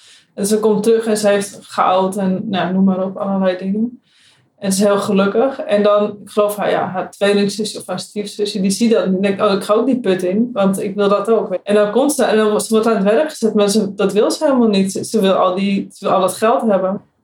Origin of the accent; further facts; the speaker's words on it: Egmond-Binnen, North Holland, Netherlands; Nou ja, ik kom bijvoorbeeld uit Egmond binnen en daar hebben we een heilige put.